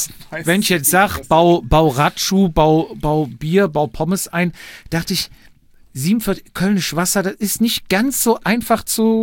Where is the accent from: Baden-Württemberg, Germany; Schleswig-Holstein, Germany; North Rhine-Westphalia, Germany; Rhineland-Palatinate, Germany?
North Rhine-Westphalia, Germany; Cologne; Wir kommen ja aus Köln.